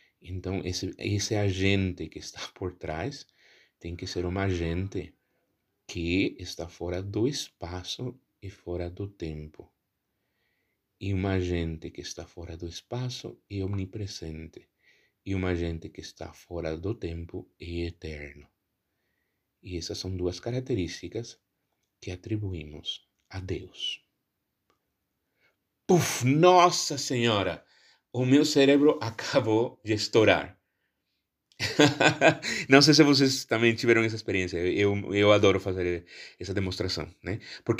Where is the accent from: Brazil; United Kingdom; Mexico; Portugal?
Mexico; Portuguese is a second language; Como vocês sabem, eu sou mexicano, não sou brasileiro